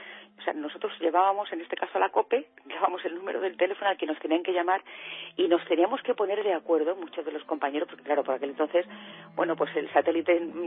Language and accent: Spanish; Extremadura, Spain; yo creo que es algo que yo, además, como extremeña, que nos sigue doliendo